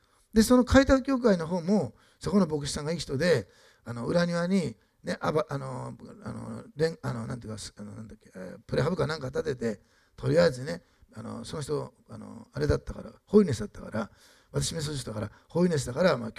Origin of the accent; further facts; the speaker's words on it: Osaka, Japan; also born or lived in Tokyo; 私は大阪で生まれ育ってメソスト教会でリバイバルを経験した、300人ぐらい大きな会堂を持っている教会で育った。